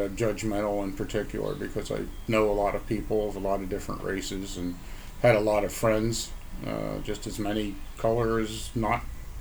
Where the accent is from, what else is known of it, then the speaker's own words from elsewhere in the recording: Philadelphia, Pennsylvania, United States; also born or lived in Ohio / Alaska; Born in Ohio, raised in Alaska for a while, mostly Philadelphia.